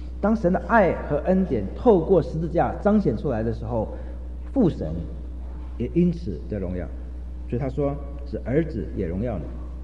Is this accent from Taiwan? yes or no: no; China; 有些人尤其我们中国人的想法，我们中国人是强调谦卑的美德